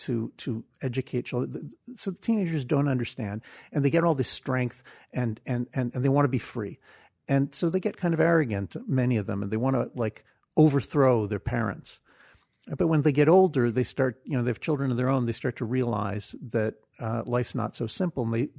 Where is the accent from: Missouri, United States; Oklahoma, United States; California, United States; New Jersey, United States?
New Jersey, United States; Well, you know, I grew up in New Jersey